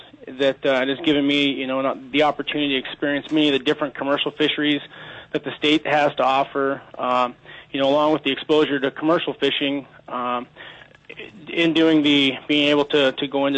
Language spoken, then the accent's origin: English; Seward, Alaska, United States; Yes, I was pretty much born and raised here in Alaska. I grew up in Seward. Started off as a kid commercial fishing, Lower Cook Inlet there, salmon purse seining.